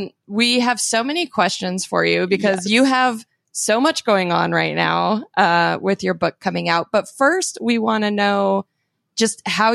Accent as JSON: {"language": "English", "town": "Phoenix", "region": "Arizona", "country": "United States", "said": "I'm from Phoenix. So huge Taurasi fan."}